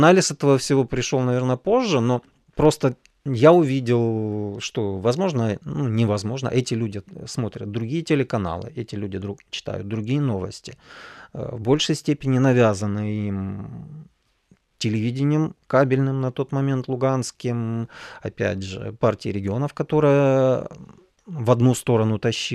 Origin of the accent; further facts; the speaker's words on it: Luhansk, Luhansk Oblast, Ukraine; born there; Я говорю, да я свій, я типу луганчанин.